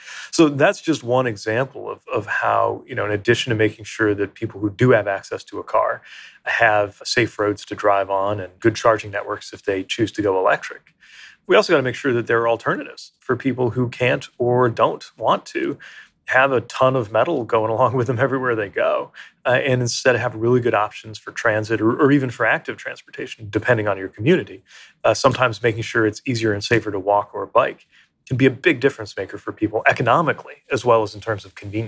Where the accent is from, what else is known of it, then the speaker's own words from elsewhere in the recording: South Bend, Indiana, United States; including the community where I grew up in South Bend, Indiana, which sits right along major train lines from Chicago to the East Coast